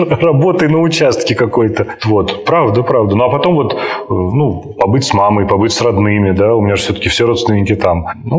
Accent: Moscow, Russia; now in Saint Petersburg, Russia; ну, я же сам москвич, и мне теперь добираться из Питера в Москву намного стало быстрее и проще.

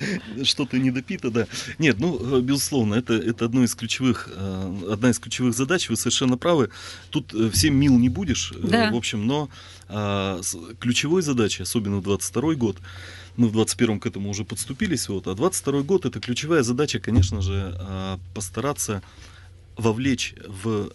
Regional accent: Perm, Perm Krai, Russia; я пермяк, коренной пермяк, родился, здесь вырос, никуда не уезжал.

